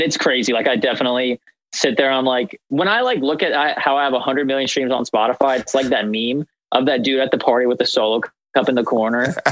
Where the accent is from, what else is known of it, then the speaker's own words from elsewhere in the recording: Leesburg, Virginia, United States; And I'm from this area that most people would know as Leesburg now.